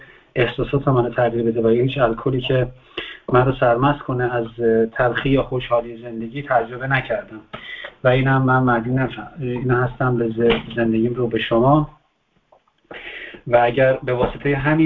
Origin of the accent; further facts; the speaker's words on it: Tehran, Tehran Province, Iran; born there; اینها آمدن ایران، آمدن تهران که یک زندگی مجدد متفاوتی داشته باشه و من اولین توفیه شهرشونم توی شهر به دنیا آمدم. قبل از من همه روستازادن